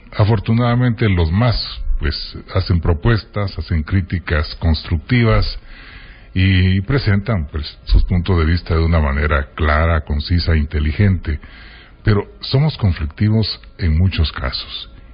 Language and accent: Spanish; Guatemala; sociedad al fin, de la cual formamos parte afortunadamente como guatemaltecos